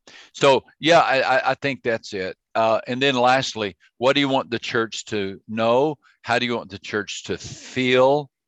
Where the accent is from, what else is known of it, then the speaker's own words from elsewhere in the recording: Texas, United States; I grew up in Texas. So I wanted to go either to Texas Tech or University of Texas.